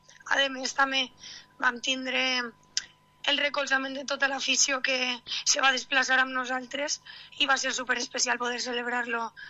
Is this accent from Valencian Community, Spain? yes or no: yes; Vila-real, Valencian Community, Spain; per a la gent que som de Villarreal i que som del Villarreal